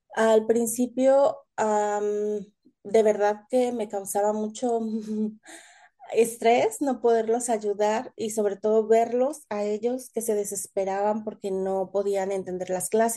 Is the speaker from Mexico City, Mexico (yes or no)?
yes; Mexico City, Mexico; now in Toronto, Canada; ya casi 4 años, en septiembre del 2019. Llegamos aquí a Toronto y de aquí pues no nos hemos movido. Nosotros somos originarios de la Ciudad de México.